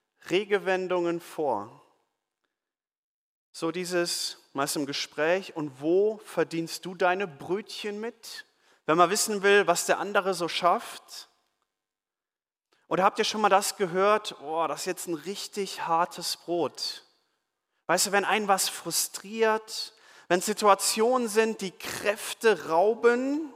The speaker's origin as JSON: {"language": "German", "town": "Nümbrecht", "region": "North Rhine-Westphalia", "country": "Germany", "tie": "born or raised there", "said": "in Nümbrecht, da wo ich aufgewachsen bin."}